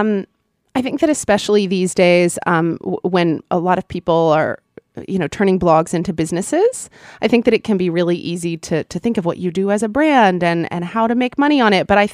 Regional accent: Oklahoma, United States; my first book, A Homemade Life, is about, you know, growing up in Oklahoma

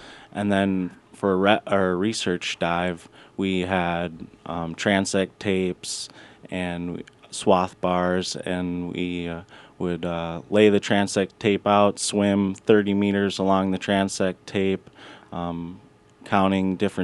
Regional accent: Wisconsin, United States; I'm from Wisconsin. I go to school at University of Wisconsin-Stout, and I was able to come out here to Alaska, which is awesome.

